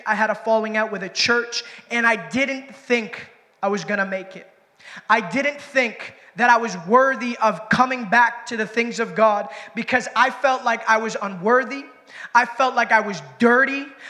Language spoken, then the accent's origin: English; Waterbury, Connecticut, United States; I'm from Waterbury, Connecticut, so this is home. This is home.